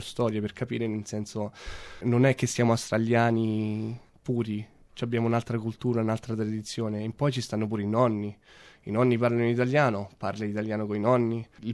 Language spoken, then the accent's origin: Italian; Rome, Lazio, Italy; La mia attuale ragazza, Rebecca, ed io siamo entrambi di Roma. E anche se tra di noi a volte saltiamo dall'inglese all'italiano, cerchiamo di parlare spesso in italiano